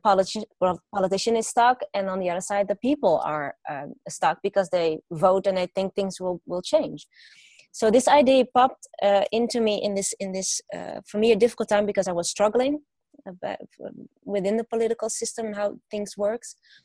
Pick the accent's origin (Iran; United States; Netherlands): Netherlands; English is a second language; I'm from the Netherlands. I'm a daughter of Moroccan immigrants, so I have an immigrant background.